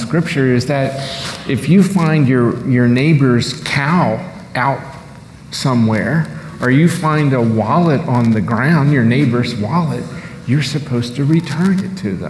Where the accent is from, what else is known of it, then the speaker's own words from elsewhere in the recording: Maryland, United States; I grew up in Maryland, and they had blue laws